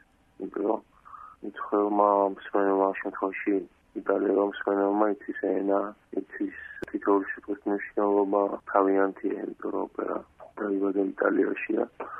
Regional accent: Zugdidi, Samegrelo-Zemo Svaneti, Georgia; პირველად მეცნიერ ზუგდიდელი ვარ

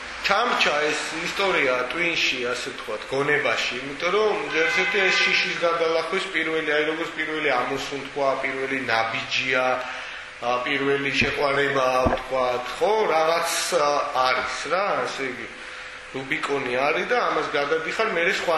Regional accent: Gulripshi, Abkhazia, Georgia; აი ბავშვობის ბიჭობა გავიარე, გავიზარდე მე გულრიფში.

